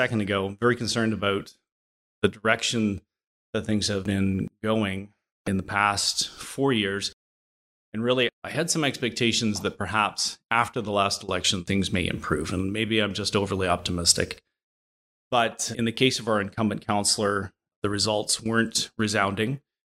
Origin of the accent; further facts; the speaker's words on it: Stoney Creek, Ontario, Canada; I have a lifetime born and raised in the Winona and Stony Creek area, lived in all parts of the ward, lived on Millen Road for a portion of time, so I have some knowledge of that area of the ward.